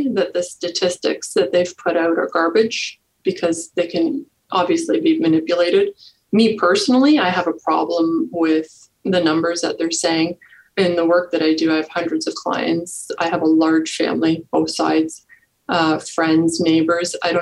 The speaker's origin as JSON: {"language": "English", "town": "Kitchener", "region": "Ontario", "country": "Canada", "said": "I'm from Kitchener and married with some stepchildren."}